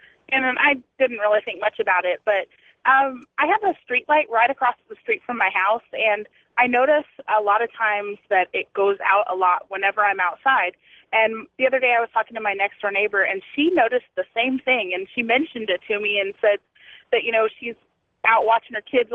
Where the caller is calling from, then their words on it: Wichita, Kansas, United States; I'm calling from Wichita, Kansas.